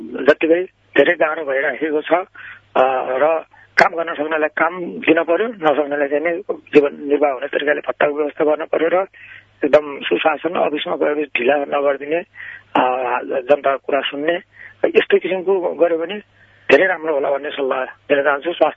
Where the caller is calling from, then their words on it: Banke, Lumbini Province, Nepal; बाँके जिल्लादेखि इन्द्रपुरा थोकी क्षेत्री, बाँके जिल्ला।